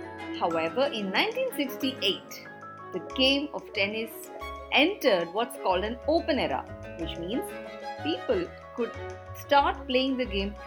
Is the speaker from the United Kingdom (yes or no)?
no; India; I'm from India